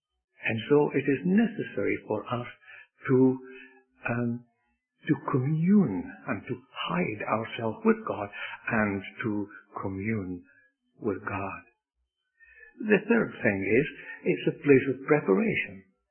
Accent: Scotland, United Kingdom; When I was growing up in Scotland, we heard a lot about this word.

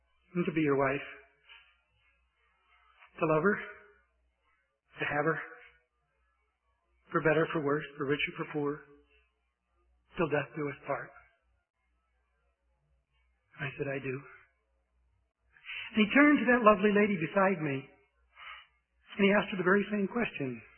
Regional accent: United States; When I go to a foreign country, I don't have to speak before they know I'm an American because I act like one.

